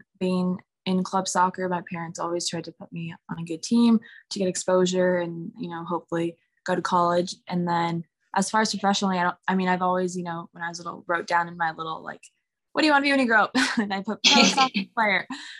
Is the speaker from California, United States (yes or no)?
yes; Los Angeles, California, United States; I remember, so I grew up in Los Angeles, played there.